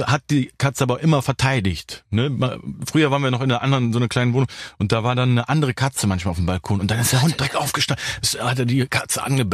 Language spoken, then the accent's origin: German; Cologne, North Rhine-Westphalia, Germany; und ich sage immer, ich komme aus Kalk, ja.